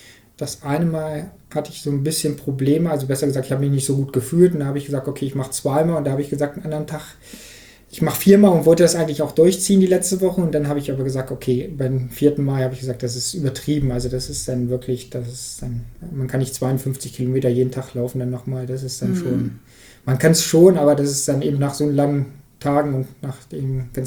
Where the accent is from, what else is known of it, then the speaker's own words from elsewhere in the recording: Harz, Germany; ich möchte eigentlich hier in Harz, denn Harz ist meine Heimat, die Gegend ist so schön